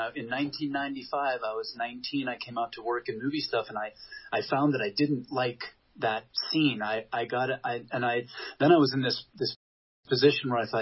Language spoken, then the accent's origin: English; Pittsburgh, Pennsylvania, United States; I'm from Pittsburgh.